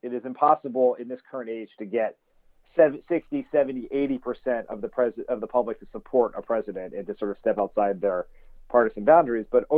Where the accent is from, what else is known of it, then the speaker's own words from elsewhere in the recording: Delaware, United States; I'm from Delaware, he's been my senator, vice president almost my entire life.